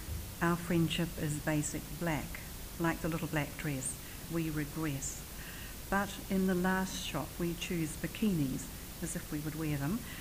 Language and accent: English; New Zealand; accent: New Zealand; my accent is a New Zealand accent